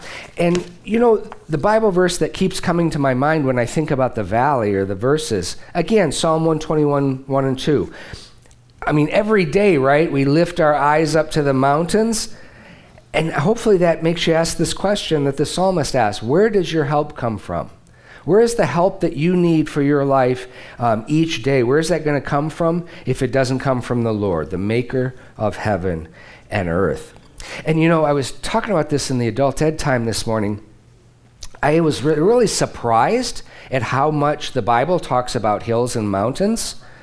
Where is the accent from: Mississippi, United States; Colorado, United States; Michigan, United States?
Michigan, United States; Deb and I are flatlanders from Michigan, from the Midwest. We know quite a bit about water because we're from the Great Lakes state.